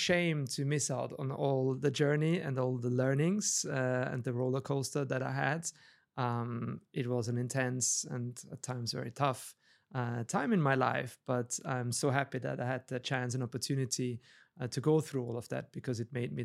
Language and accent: English; Vienna, Austria; I'm originally from Austria, I'm from Vienna. I'm about to turn 46 years old.